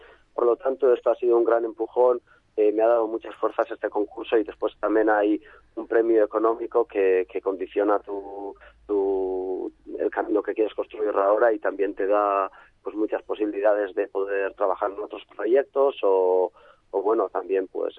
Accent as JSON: {"language": "Spanish", "region": "Basque Country", "country": "Spain", "tie": "born or raised there", "also_born_or_lived": "Sabadell", "moved": "yes", "said": "yo mi pueblo del País Vasco tiene 10.000 habitantes y dije, voy a ir a Sabadell, vamos a empezar poquito a poco, voy a vivir ahí, que vivía en Carrer Papa Pius, ahí en la Creu Alta. Y bueno, estuve tan a gusto que al final me quedé"}